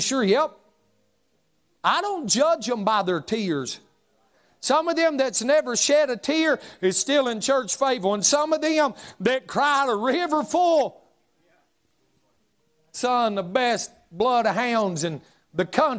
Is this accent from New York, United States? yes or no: no; North Carolina, United States; I said, "Well, I just moved here." I said, "I grew up in Yakin County."